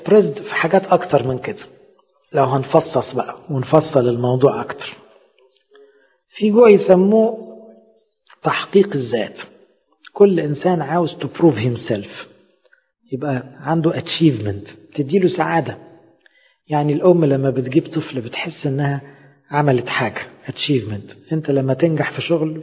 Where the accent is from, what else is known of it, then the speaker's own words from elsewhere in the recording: Egypt; يعني احنا عندنا في مصر كتير من اللي بيدخلوا في المعاش